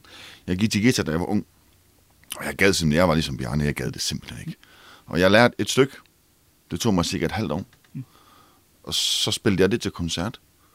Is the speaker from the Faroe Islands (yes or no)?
yes; Faroe Islands; de holdt koncert i min hjemby på Færøerne.